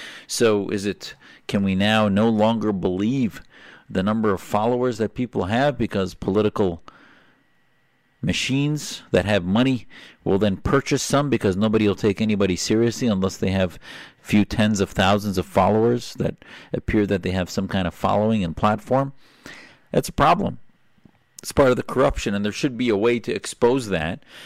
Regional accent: United States; So little fetwas online, I think, as an American that are hypocritical and, in fact, hilarious.

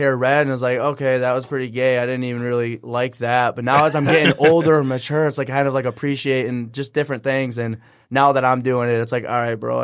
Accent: Hastings, Michigan, United States; now in Chesterfield, United States; Well, I live in Chesterfield.

